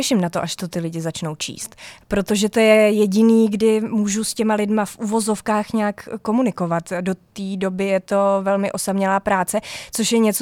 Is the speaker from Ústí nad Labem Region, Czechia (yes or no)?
yes; Teplice, Ústí nad Labem Region, Czechia; my jsme jinak z Teplic, z Oseka a z této oblasti, to jsou hezký místa